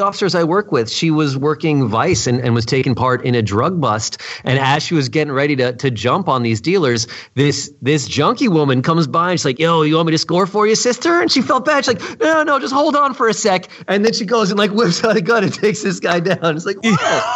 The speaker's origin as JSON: {"language": "English", "region": "New York", "country": "United States", "tie": "born or raised there", "said": "You know, I grew up in New York City. And so New York, right outside New York City."}